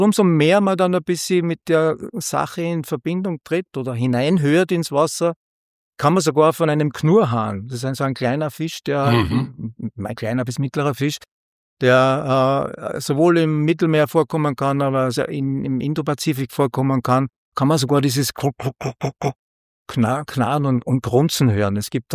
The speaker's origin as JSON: {"language": "German", "town": "Gramastetten", "region": "Upper Austria", "country": "Austria", "said": "ich komme aus Grammerstetten. Das ist nicht so weit weg von Linz."}